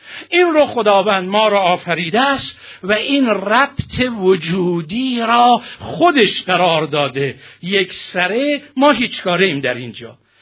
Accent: Tehran, Tehran Province, Iran; گفتم منم تهرانم، هیچ مشکلی نیست

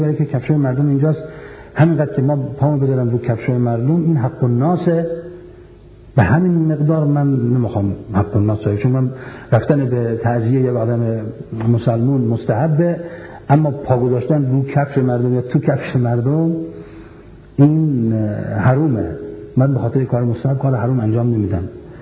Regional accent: Iran; moved away; من از ایران آمدم

